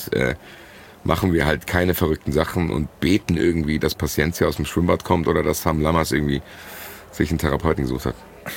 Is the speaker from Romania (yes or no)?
no; Frankfurt, Hesse, Germany; wir sind Frankfurter und wir sind ein bisschen anders als ihr.